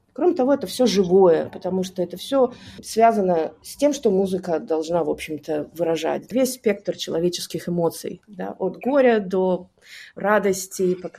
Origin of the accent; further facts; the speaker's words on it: Odesa, Odesa Oblast, Ukraine; moved away; все, кто приехали, да, в 94-93 году, я приехала с Украины. Мы пережили, в общем-то, довольно серьезную травму. И как иммигранты приехали сюда не по своей воле, а по нужде, скажем так, да, невозможно было находиться там, в Одессе